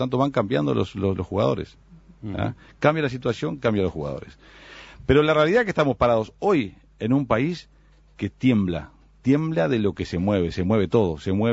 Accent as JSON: {"language": "Spanish", "country": "Uruguay", "said": "que nosotros como uruguayos no podemos comprar"}